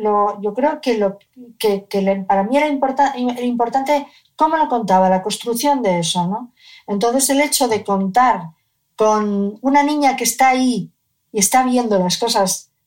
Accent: Cádiz, Andalusia, Spain; De esa foto del 56 al 62, en el que nací yo, donde Vivíamos en Cádiz, yo nací en Cádiz

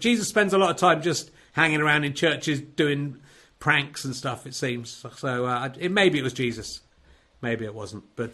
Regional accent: Yorkshire and the Humber, United Kingdom; born there; because I was born in Yorkshire. … I'm in Somerset.

